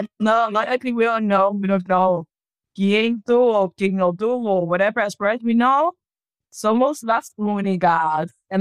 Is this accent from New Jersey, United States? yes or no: no; Miami, Florida, United States; Well, we grew up we grew up here in Miami, Florida. My parents came from Cuba.